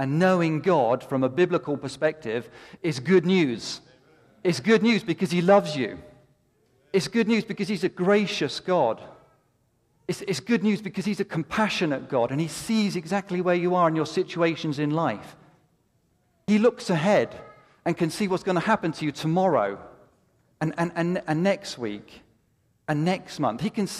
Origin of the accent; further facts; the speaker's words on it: England, United Kingdom; You know, I'm from England. We're stiff, and we're all the rest of it.